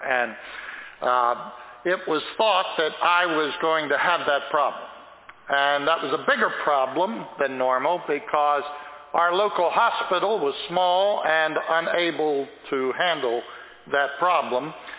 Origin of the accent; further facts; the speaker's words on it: Pennsylvania, United States; I'm from Pennsylvania, and I was born on December the 1st, a long time ago.